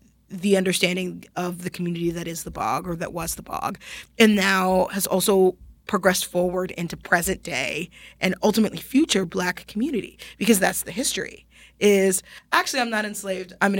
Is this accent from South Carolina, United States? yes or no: no; Atlanta, Georgia, United States; When I grew up in Atlanta, we didn't have somebody like that.